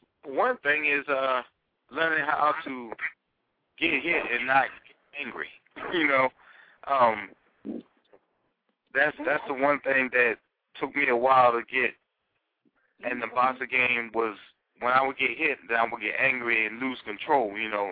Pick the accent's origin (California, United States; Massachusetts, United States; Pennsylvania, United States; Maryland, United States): Maryland, United States; Where I grew up at on the Eastern Shore in Maryland, there was no boxing around.